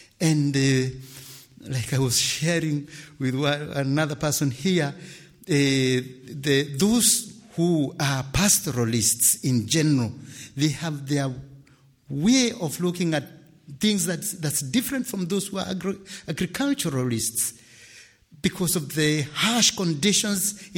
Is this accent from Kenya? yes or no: yes; Kenya; Now, once again, I come from Kenya. The situation in Kenya is a bit different from what we find in a place like this.